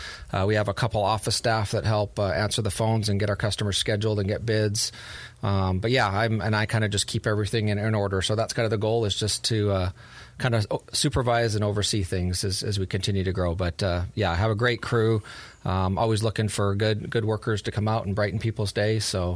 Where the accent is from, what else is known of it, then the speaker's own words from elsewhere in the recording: Canada; moved away; I'm a Canadian, so I moved here from Canada.